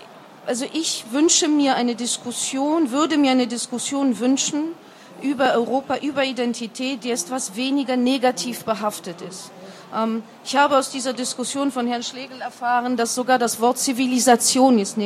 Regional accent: Poland; Aber trotzdem fühle ich mich 100% als Polin.

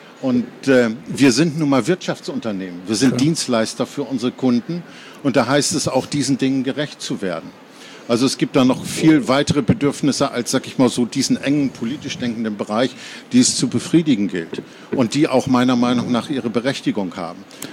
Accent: West Germany, Germany; now in Rostock, Germany; Also ich komme ja auch aus dem Westen. Ich bin ja erst 1990 nach Rostock gekommen

